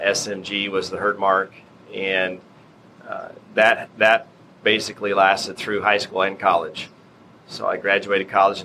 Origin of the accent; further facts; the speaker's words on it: Taylor, Missouri, United States; I grew up in Taylor, Missouri. Grew up on a very traditional family farm for the times.